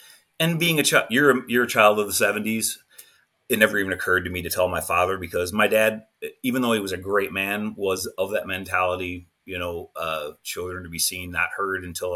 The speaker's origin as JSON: {"language": "English", "town": "Rockford", "region": "Illinois", "country": "United States", "tie": "born or raised there", "said": "I grew up in a city called Rockford, Illinois, just outside of Chicago. Born and raised, lived there, I'd say 90% of my life, except for my stint in the military."}